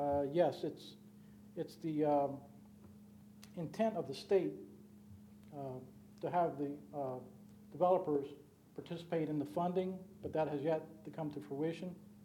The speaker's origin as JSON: {"language": "English", "region": "Delaware", "country": "United States", "tie": "born or raised there", "said": "born and raised in Delaware."}